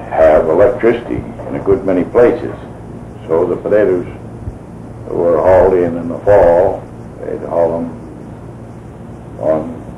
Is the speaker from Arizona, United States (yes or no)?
yes; Prescott, Arizona, United States; also born or lived in Ashland; I was born in Ashland, but my father moved to Prescott when I was about 4 years old, and I was educated. Prescott schools, went to the grammar school there, the old training school, then through high school in Prescott.